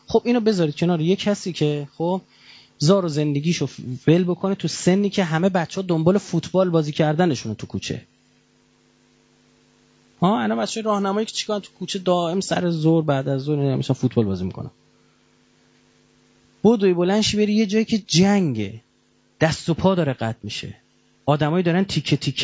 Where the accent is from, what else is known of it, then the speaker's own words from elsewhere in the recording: Iran; آقا ما ایرانیم